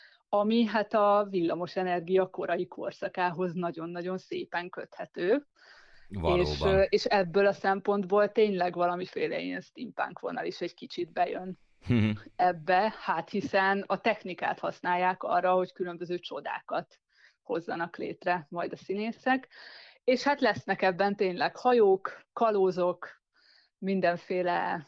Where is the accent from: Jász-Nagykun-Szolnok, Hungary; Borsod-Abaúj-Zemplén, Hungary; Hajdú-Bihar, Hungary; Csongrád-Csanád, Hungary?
Csongrád-Csanád, Hungary; Szeged; now in Budapest, Hungary; holott nem itt születtem, én Szegedről származom, de abszolút egy ilyen második otthonom lett a liget és környéke